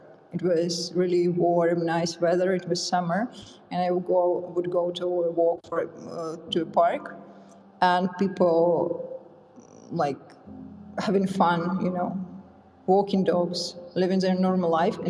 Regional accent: Donetsk, Donetsk Oblast, Ukraine; moved away as an adult; now in Poland; I came from Donetsk, east of Ukraine. You know, might heard the name of the city in the news. Yeah, so for the last 8 years, I've been living in Poland, mostly because of war.

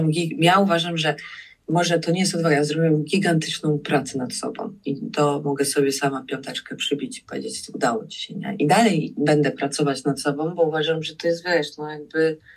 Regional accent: Wrocław, Lower Silesian Voivodeship, Poland; No bo jakby gdzie ja z Wrocławia robiąca jakieś wizerunkowe rzeczy, czy nie wiem, pracująca w IT

